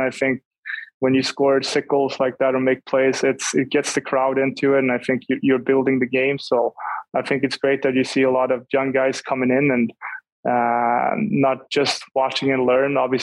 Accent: Sweden; now in United States; I moved to northern Sweden, so I wasn't living in my hometown the entire time, even if I came back for 1 year before I moved over to Texas and the NHL. So I kind of been around a little bit, but obviously coming over to the US, it's totally different from living in Sweden

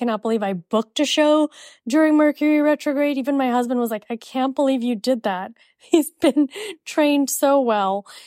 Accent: Miami, Florida, United States; yes, I'm Indian, but I'm also from Miami. And I know Latino culture, and I could say I'm like part Latino because I'm from Miami. It automatically makes you Latino. And I speak fluent Spanish

